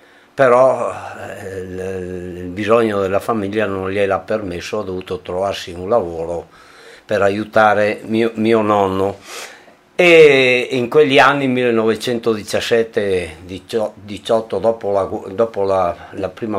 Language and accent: Italian; Malles Venosta, Trentino-Alto Adige, Italy; born there; mio padre è stato trasferito in Alto Adige per punizione. Io sono nato a Males Venosta.